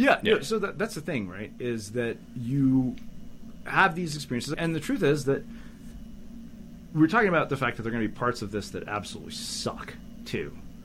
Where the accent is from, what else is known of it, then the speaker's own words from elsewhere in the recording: Canada; I grew up in Canada.